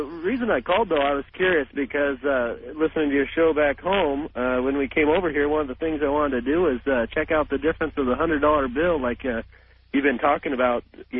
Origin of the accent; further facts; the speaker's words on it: United States; And I listened to your show back when I'm home in the States, and I thought I'd give you a call when I got over here on vacation with my wife